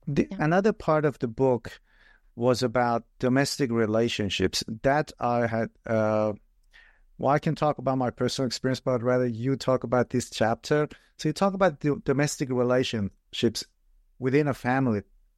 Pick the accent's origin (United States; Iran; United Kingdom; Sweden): Iran; I'm originally from Iran